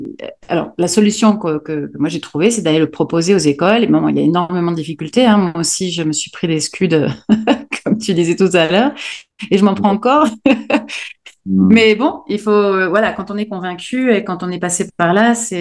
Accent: France; Non, je suis française.

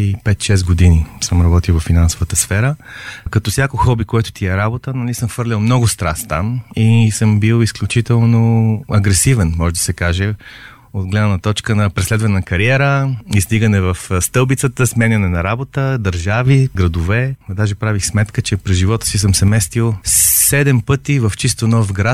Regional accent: Sofia, Sofia City, Bulgaria; от София съм

